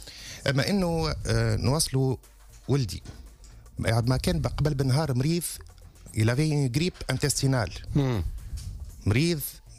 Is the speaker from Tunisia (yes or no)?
yes; Tunisia; أنا مواطن تونسي إطار موظف في منشأة عمومية، لا ننتمي إلى أي حزب أو أي منظمة، أنا فقط مواطن دافع للضرائب